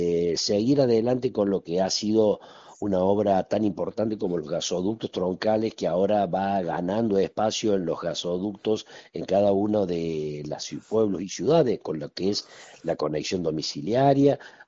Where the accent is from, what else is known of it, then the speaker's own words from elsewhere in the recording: Hernando, Córdoba, Argentina; yo soy de Hernando, ¿no? Y nosotros en Hernando ya tenemos dos carreras